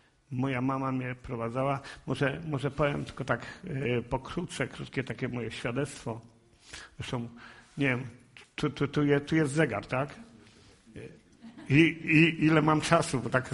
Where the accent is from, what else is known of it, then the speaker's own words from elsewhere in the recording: Kutno, Łódź Voivodeship, Poland; Moi rodzice byli jednymi z najbogatszych ludzi w Kutnie